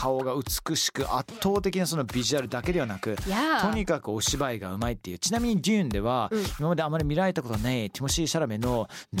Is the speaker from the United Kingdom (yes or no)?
yes; United Kingdom; ね、イギリス人としてさ、そういうふうに説明するのかなりね、よろしくないと思いますけどね。